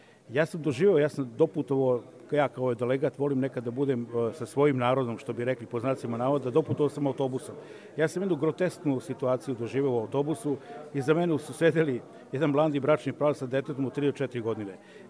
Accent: Pančevo, Vojvodina, Serbia; also born or lived in Germany; Iako je moja žena Nemica, ali Nemica odavde, iz Pančeva, iz mog rodnog grada

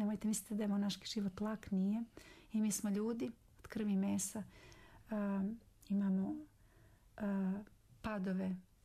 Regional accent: Montenegro; Ja sam kao Crnogorka, Srpkinje iz Crne Gore.

